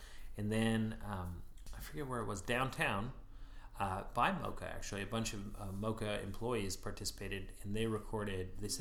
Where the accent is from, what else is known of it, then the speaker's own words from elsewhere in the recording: Alaska, United States; I grew up in Alaska.